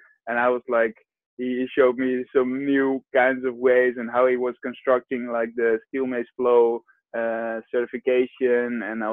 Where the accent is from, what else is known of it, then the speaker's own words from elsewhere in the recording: Amsterdam, North Holland, Netherlands; English is a second language; even though I'm from Amsterdam, and that's like the weed place of the whole world